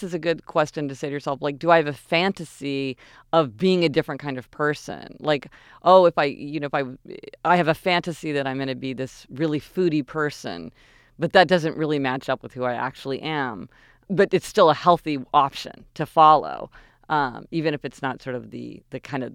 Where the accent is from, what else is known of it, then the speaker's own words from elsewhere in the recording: Kansas City, Missouri, United States; we're spoiled growing up in Kansas City. You know, everything was close.